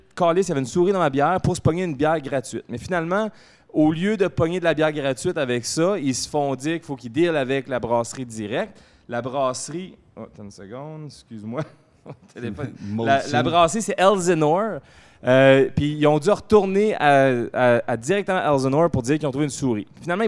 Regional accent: Quebec, Canada; En tant que Français canadien, oui.

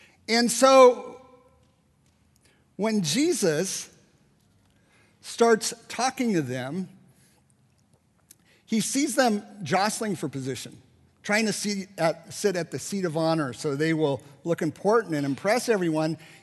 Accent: Burlingame, California, United States; I said, you know … We're from Burlingame.

